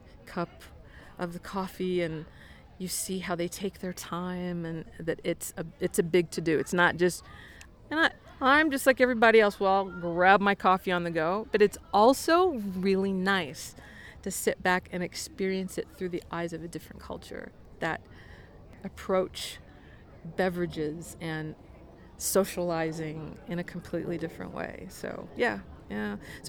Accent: Denver, Colorado, United States; so that is a very international environment compared to what I grew up here in Denver.

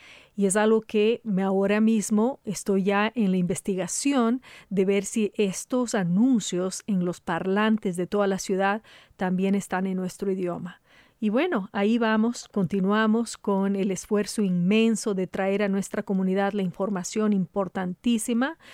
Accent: Ecuador; les he preparado mucha música ecuatoriana de mi tierra.

